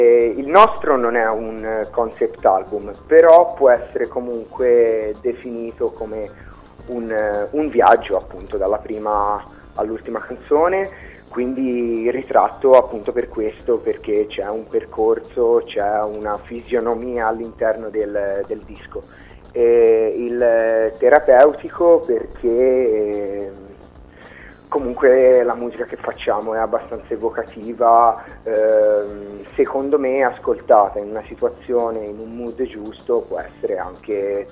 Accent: Livorno, Tuscany, Italy; Noi siamo di Livorno, sì.

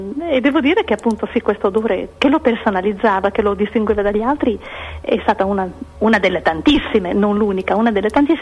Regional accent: Pordenone, Friuli-Venezia Giulia, Italy; quando ero bambina e abitavo ancora dalle mie parti a Pordenone, in provincia di Pordenone, in aperta campagna

